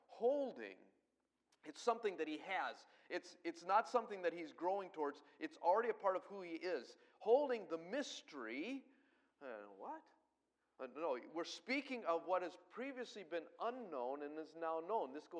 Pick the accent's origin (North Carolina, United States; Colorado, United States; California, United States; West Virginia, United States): Colorado, United States; I grew up in Colorado. I grew up among the Indians.